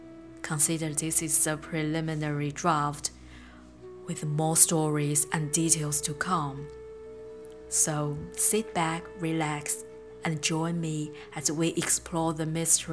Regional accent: Jinan, Shandong, China; It was a day filled with chaos and tragedy in my hometown of Jinan.

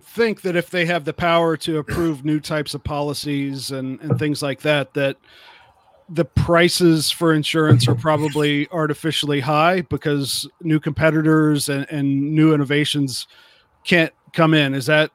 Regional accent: Ohio, United States; And I'm from Ohio.

